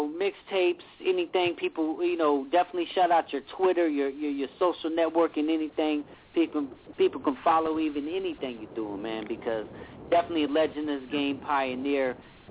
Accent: Riverside, California, United States; I'm born and raised in L.A., you know what I'm saying? I'm a huge fan, actually born and raised in Riverside, but outside L.A.

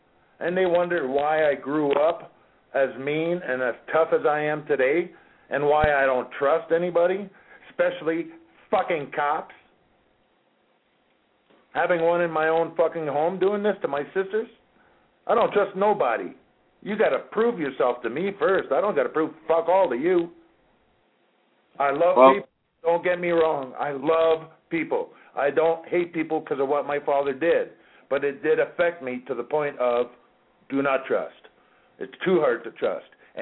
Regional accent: Windsor, Ontario, Canada; also born or lived in Paris, France / Quebec; I was born in Paris, France. He was in Interpol in Rome when I was born. And then we moved to Quebec, and then we moved to Windsor, Ontario.

